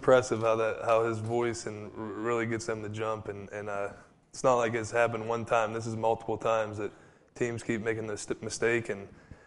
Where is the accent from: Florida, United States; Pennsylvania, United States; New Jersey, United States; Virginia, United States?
Pennsylvania, United States; Pittsburgh; Growing up, I grew up in Pittsburgh, so it was Jerome Bettis, the running back.